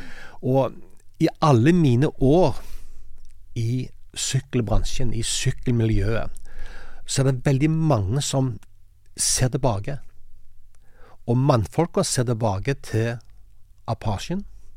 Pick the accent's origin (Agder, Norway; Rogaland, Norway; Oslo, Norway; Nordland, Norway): Rogaland, Norway; Hana; Jeg kom fra Hana, utenfor Sandnes. Der hadde jeg mange gode kompiser.